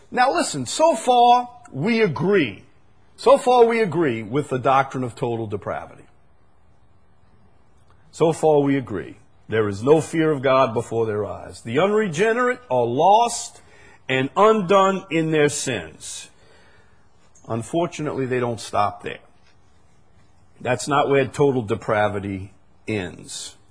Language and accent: English; Chalmette, Louisiana, United States; I'm just a simple fellow, but I'm from Chalmette. You can't expect a whole lot from me.